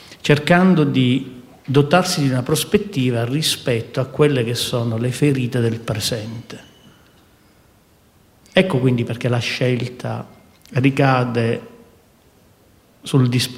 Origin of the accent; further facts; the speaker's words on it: Palermo, Sicily, Italy; born there; io sono nato a Palermo in Sicilia